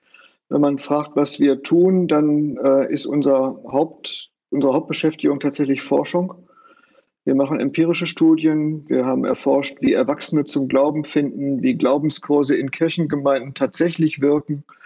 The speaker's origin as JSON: {"language": "German", "town": "Bielefeld", "region": "North Rhine-Westphalia", "country": "Germany", "said": "Ich komme aus Westfalen, um mal gegen das Rheinland schon mal einen gewissen Akzent zu setzen. Ich bin also gebürtiger Bielefelder."}